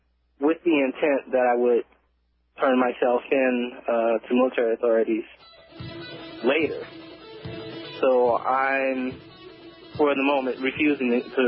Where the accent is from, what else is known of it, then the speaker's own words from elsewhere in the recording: New Orleans, Louisiana, United States; now in Texas, United States; Not originally. I've been in Texas for the past decade, but I'm originally from New Orleans.